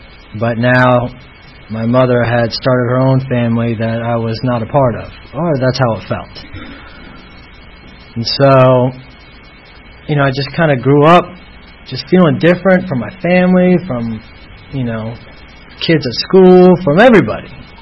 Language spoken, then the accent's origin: English; California, United States; born there; now in Atlanta, United States; I was born in Northern California, and both my parents met in another fellowship, and by the age of two, my father had passed away from lung cancer.